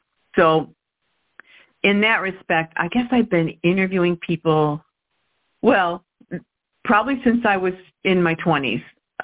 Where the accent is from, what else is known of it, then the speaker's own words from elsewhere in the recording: New York, United States; Oh, you know, I'm from New York, so I don't get over that way too much.